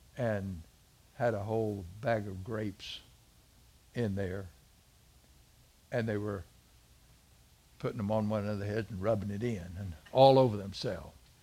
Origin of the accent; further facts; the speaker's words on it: Missouri, United States; You know, I grew up in South Missouri, you know that. And I mean, we were down in the hills.